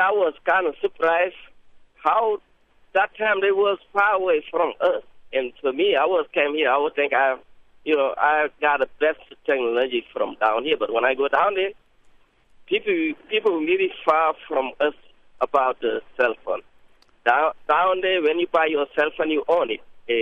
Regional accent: Senegal; now in Milwaukee, United States; Yeah, I'm from Senegal, but I remember the last time when I went back to Africa

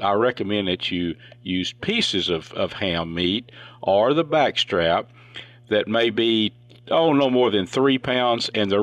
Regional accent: Texas, United States; You know, I grew up in Northeast Texas, up in Red River County, back in the 60s, actually.

